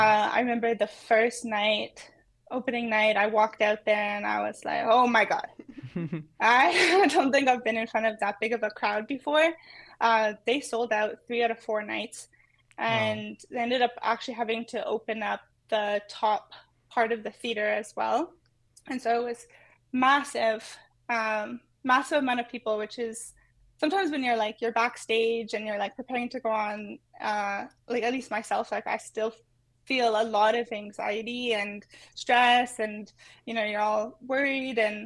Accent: Ontario, Canada; I'm Korean Ojibwe from Sagamak Anishinaabek in Northern Ontario on my mom's side, and Munchausen Cree Nation on my dad's.

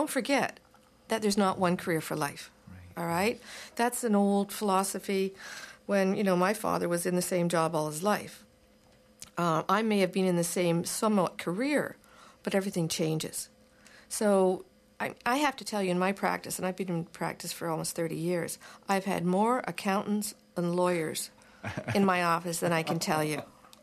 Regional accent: Ontario, Canada; I come from Ontario

